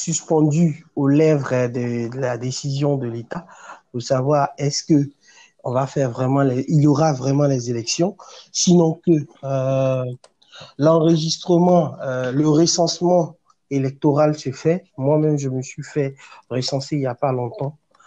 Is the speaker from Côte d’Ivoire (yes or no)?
yes; Côte d’Ivoire; Je suis ivoirien de père et de mère.